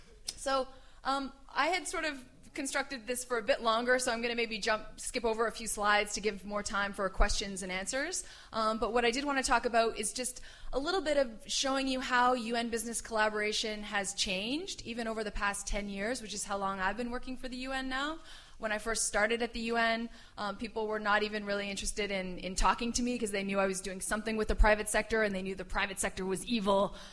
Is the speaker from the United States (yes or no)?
no; Canada; I'm a Canadian. I actually went to grad school in the UK